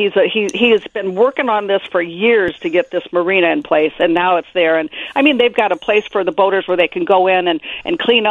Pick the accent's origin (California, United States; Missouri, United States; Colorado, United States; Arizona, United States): Missouri, United States; St. Louis; I grew up in St. Louis, so I was used to seeing those Clydesdales